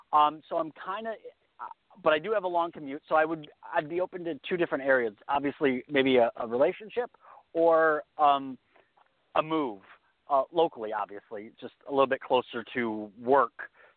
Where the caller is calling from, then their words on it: California, United States; I'm calling from California.